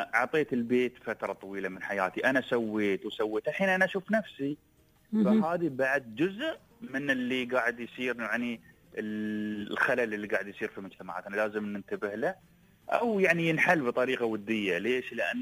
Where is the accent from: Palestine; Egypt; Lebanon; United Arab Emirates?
United Arab Emirates